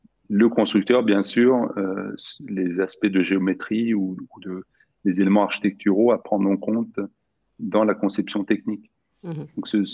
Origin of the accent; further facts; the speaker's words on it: Sweden; Moi, j'ai grandi en Suède, donc j'ai beaucoup joué au